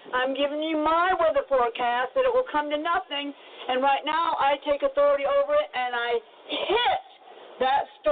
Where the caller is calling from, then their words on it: Florida, United States; I'm here live from Florida, and guess what? I'm not getting in the wagon train that's leaving here.